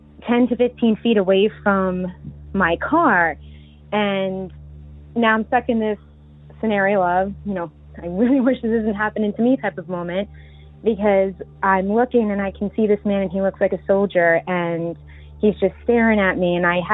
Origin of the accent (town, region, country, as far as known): Long Island, New York, United States